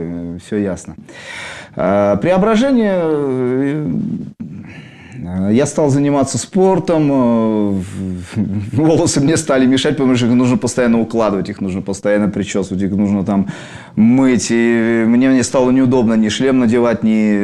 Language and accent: Russian; Saint Petersburg, Russia; Я родился в Ленинграде, здесь рос... Я местный житель, я русский.